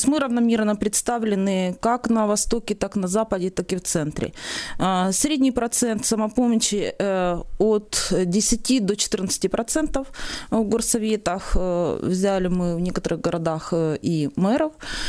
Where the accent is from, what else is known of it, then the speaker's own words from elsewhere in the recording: Donbas, Ukraine; в принципі, мені ближче всього Донбас, тому що я з Донбаса